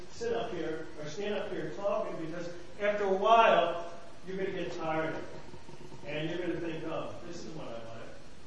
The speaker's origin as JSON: {"language": "English", "region": "New Jersey", "country": "United States", "said": "I'm from New Jersey."}